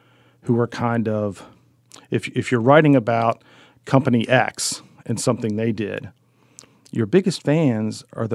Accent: Keyser, West Virginia, United States; also born or lived in Piedmont; My family is from Piedmont in Mineral County, West Virginia. Like a lot of places, when I was a kid, the schools in Piedmont closed. So we moved to Keyser, and so I spent the rest of my youth in Keyser

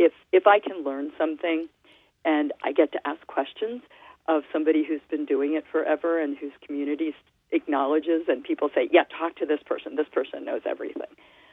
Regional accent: Mid-Atlantic, United States; my background is Eastern European Jewish. I come from the Mid-Atlantic region

